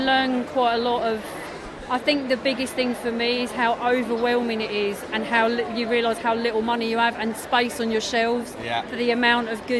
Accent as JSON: {"language": "English", "region": "East of England", "country": "United Kingdom", "accent": "Glaswegian", "lives_now": "Glasgow, United Kingdom", "said": "I'm from Glasgow. I'm married. My wife's Glaswegian, so I've been living there for years. But obviously, I'm originally from Essex. You never lose the accent."}